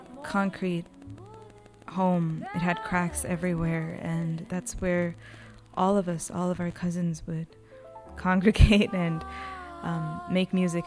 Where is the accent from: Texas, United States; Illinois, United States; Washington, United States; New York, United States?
New York, United States; Flushing; born there; And so I was born in Flushing, actually.